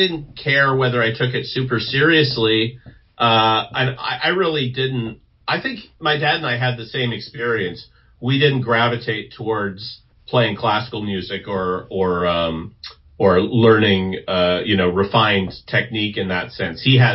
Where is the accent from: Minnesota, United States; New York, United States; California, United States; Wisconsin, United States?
California, United States; Upland; also born or lived in Claremont; I grew up out in the Inland Empire in like Upland, Claremont. Both sides of my family are Italian American, and big extended family.